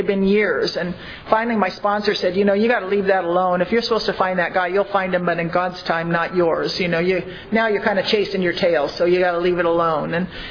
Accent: Los Angeles, California, United States; Now, I'm from Los Angeles, so I don't know what land I thought I was getting back

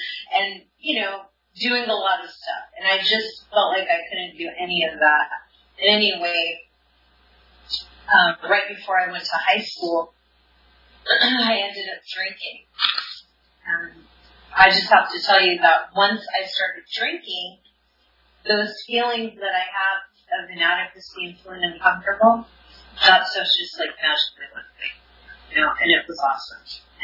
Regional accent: California, United States; I grew up in Southern California. I was in a military family.

